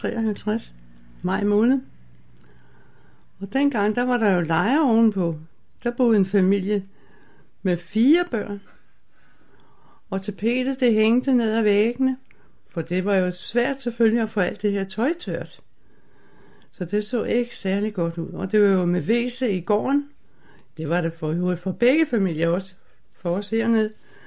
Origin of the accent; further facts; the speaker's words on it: Stenløse, Capital Region of Denmark, Denmark; born there; also born or lived in Vægtsø; Men jeg kom fra Stenløse af. Jeg er født i Stenløse Og så emigrerede jeg til Vægtsø.